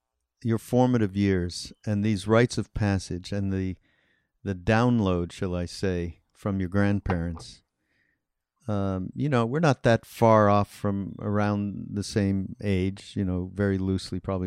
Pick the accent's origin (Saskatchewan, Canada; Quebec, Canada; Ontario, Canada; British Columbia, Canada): Quebec, Canada; Montreal; I represent, you know, middle white. I mean, I'm from Canada and I'm from Montreal, but it wasn't really much different than, you know, white middle America, upwardly mobile kind of people